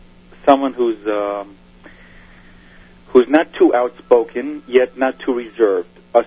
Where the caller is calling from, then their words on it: Brooklyn, New York, United States; Flatbush, Brooklyn.